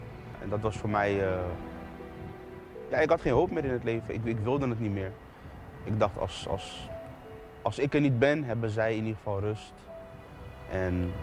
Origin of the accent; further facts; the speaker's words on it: The Hague, South Holland, Netherlands; Ik kom uit Den Haag. Ik heb een goede jeugd gehad.